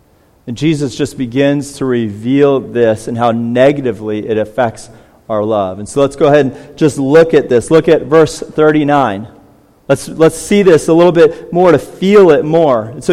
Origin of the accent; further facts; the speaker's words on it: United States; I mean, I'm an American after all. I have rights.